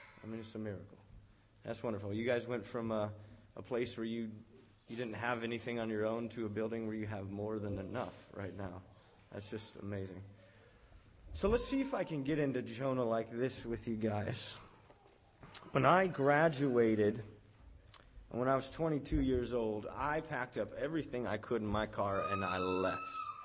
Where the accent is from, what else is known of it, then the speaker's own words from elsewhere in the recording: Tennessee, United States; No, bro, I'm from Tennessee.